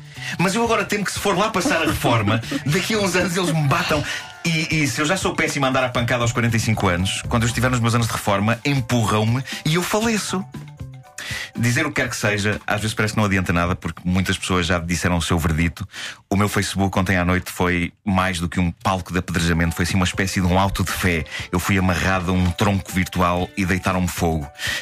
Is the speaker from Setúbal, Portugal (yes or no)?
no; Lisbon, Portugal; eu sou desdentado e sou de Lisboa.